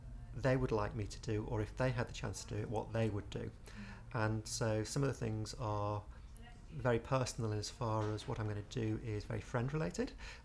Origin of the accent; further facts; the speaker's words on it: Liverpool, North West England, United Kingdom; now in Sutton Coldfield, United Kingdom; I'm 44. I come from Sutton Coldfield in Birmingham but originally from Liverpool.